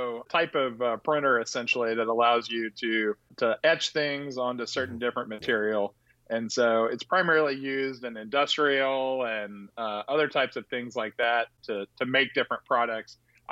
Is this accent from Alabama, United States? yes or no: no; Marble Falls, Texas, United States; I grew up out in Marble Falls, out in the actual sort of hill country area.